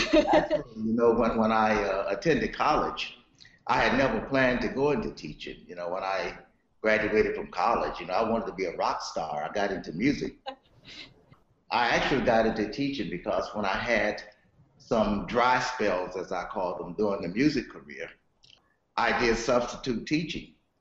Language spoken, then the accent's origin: English; North Carolina, United States; I grew up in North Carolina.